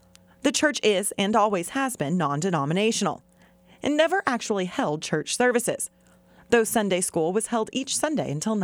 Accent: Fayetteville, United States; Growing up on North Sassafras Hill Road, east of Fayetteville, and returning to live in my childhood home 5 years ago

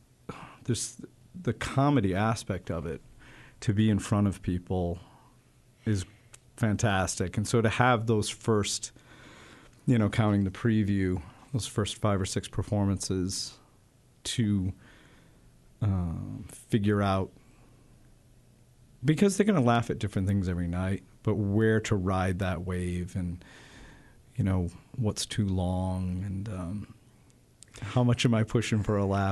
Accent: Newport, Rhode Island, United States; I grew up in New England and around Newport, Rhode Island for quite some time, but I lived in Boston off and on for about 6 years.

